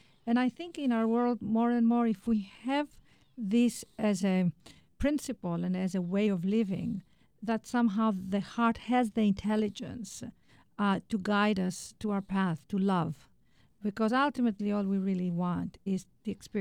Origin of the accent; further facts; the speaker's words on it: Greece; also born or lived in London, United Kingdom; we were raised in Greece and in London, and then lived in New York.